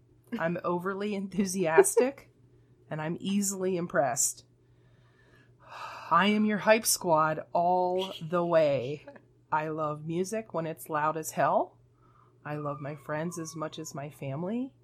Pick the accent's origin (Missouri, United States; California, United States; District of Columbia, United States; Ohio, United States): Ohio, United States; Cincinnati; born there; And I was born in Cincinnati in the early 80s, where the perfect day included both Geta and chili.